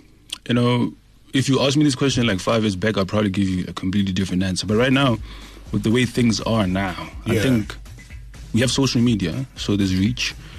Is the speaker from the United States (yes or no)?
no; Seychelles; growing up in Seychelles, so the dynamic in Seychelles in terms of music, and that's just the culture there.